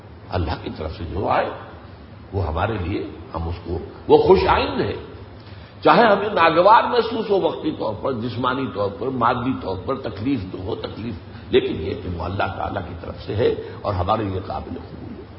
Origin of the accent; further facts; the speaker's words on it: India; born there; میں اگر ہندوستان میں پیدا ہوا تو میرا چوائس تو نہیں تھا،